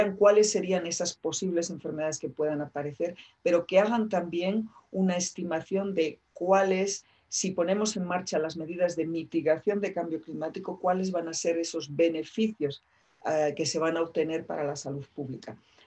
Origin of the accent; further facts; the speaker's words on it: Asturias, Spain; yo soy asturiana y entonces crecí oyendo muchas historias de mineros